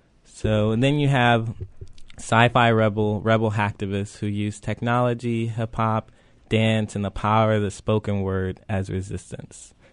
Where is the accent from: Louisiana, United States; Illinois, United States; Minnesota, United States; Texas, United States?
Texas, United States; One of which was I'm from Texas. I went to school and kind of lived in Austin, Texas. Shout out Texas.